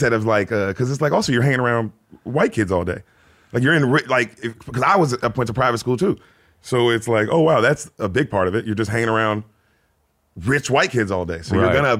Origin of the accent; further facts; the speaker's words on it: Memphis, Tennessee, United States; Because I never met a brown person, really. I'm from Memphis.